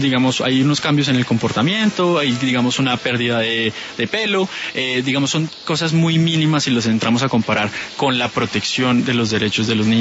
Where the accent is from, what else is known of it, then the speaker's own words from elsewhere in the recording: Colombia; nos duele a todos como colombianos.